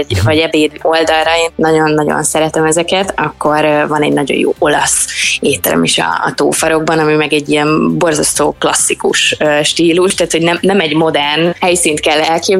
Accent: Hungary; ez egy ilyen nagyon aprócska kis falu, de én itt nőttem fel, így a Vértes és a Gerecs lábánál egy nagyon festői kis környezet, úgyhogy én nagyon-nagyon szeretem, és akkor ide költöztem vissza, így az egyetem után is.

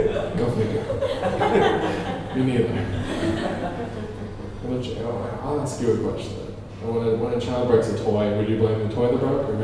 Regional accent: Canada; Yeah, I'm in from Canada.

